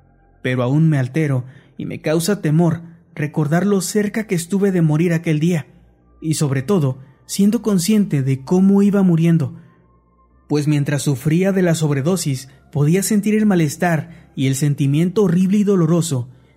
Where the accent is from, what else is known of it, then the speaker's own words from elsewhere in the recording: Dominican Republic; moved away as an adult; now in Markovo, Russia; Soy de República Dominicana, pero lo que voy a contar no me ocurrió en mi país, sino en una ciudad llamada Markovo, en Siberia, Rusia. Me mudé ahí con mi pareja en aquel entonces, una rusa